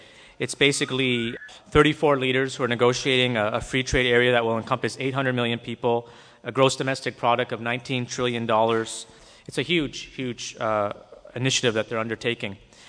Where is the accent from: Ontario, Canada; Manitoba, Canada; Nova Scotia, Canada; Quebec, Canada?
Quebec, Canada; Montreal; I'm from Montreal, it's about 2 hours away